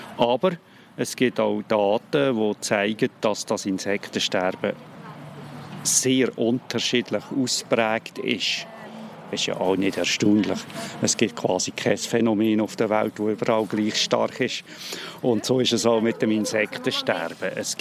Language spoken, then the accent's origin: German; Switzerland; auch bei uns in der Schweiz, grosse Zonen gibt mit Gärten.